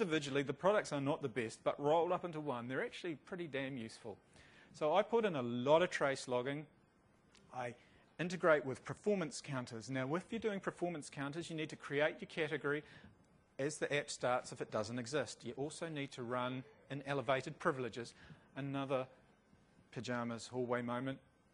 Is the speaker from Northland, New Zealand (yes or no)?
no; Christchurch, Canterbury, New Zealand; So, bringing it all together, I'm from Christchurch.